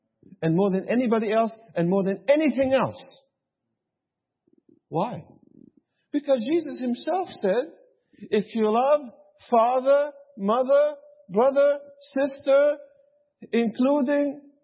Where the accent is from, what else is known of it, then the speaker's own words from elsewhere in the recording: the South, United States; See, I come from the South, and instead of saying 20, we say 20.